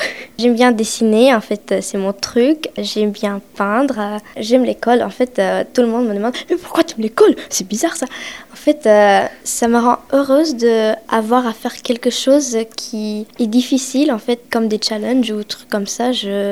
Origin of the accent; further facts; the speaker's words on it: Romania; now in Saint-Nazaire, France; De la Roumanie.